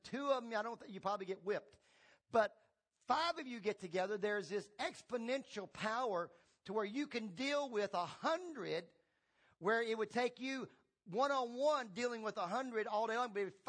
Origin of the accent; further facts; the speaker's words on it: Tennessee, United States; one of the keys we used to do when I grew up in Tennessee is my dad and my brother loved to watch wrestling.